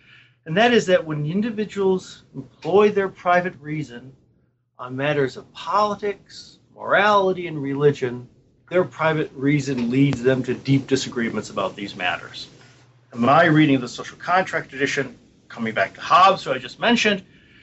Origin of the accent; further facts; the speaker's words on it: Buffalo, New York, United States; Well, Bob, as anyone who's read my work knows, I come from Buffalo.